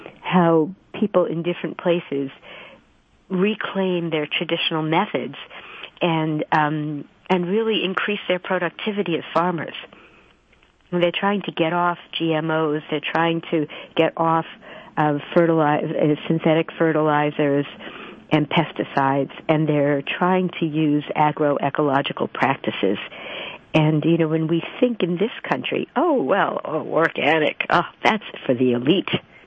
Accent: New York City, New York, United States; as a kid growing up in New York City, my parents always defamed farmers.

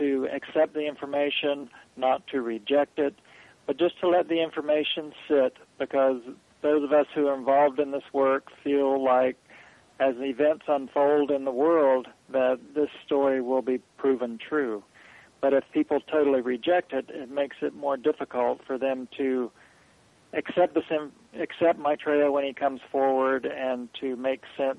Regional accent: North Carolina, United States; Well, I grew up Protestant Methodist in North Carolina.

